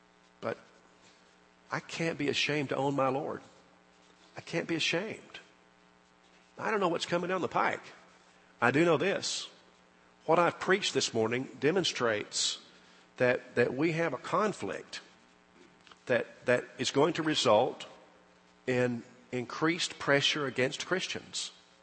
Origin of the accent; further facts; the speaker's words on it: Alabama, United States; I mean, I have some interest as an American and as an Alabamian, and of course that's true